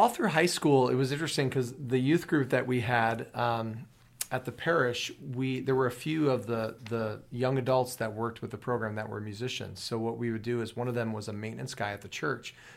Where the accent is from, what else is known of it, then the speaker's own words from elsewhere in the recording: Phoenix, Arizona, United States; I grew up in Phoenix, so a lot of musicians that we had to just have a great musical